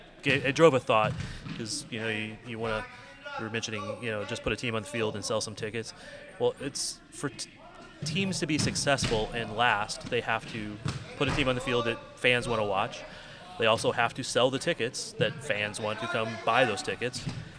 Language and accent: English; St. Louis, Missouri, United States; I'm actually originally from St. Louis